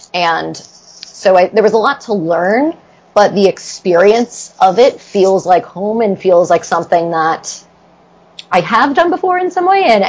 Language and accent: English; New Jersey, United States; And I will admit, I didn't go very far. I'm from New Jersey.